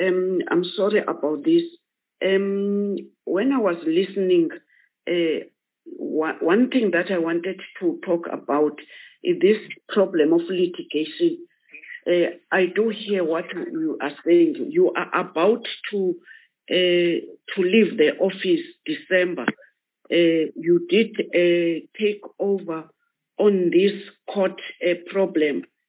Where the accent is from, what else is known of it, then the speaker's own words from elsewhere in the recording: Eastern Cape, South Africa; but I'm not biased because I'm from Eastern Cape.